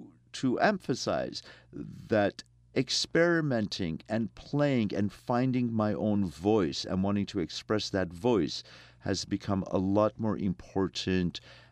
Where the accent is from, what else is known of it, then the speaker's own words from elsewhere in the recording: Iran; now in United States; I'm an Armenian from Iran, but I've been living in the U.S. for 36 years.